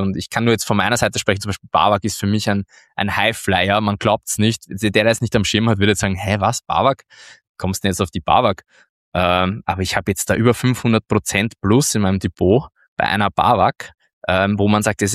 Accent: Austria; das gefällt mir natürlich als Österreicher sehr gut

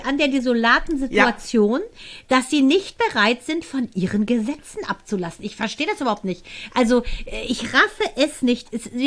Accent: Iran; German is a second language; ich auch nicht als Perser-Migrant.

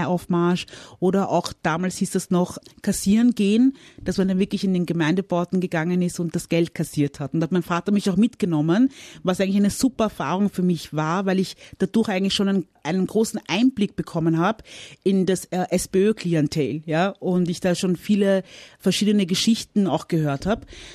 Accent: Vienna, Austria; weil ich bin hier groß geworden, ich sehe mich und identifiziere mich als Österreicherin beziehungsweise als Wienerin

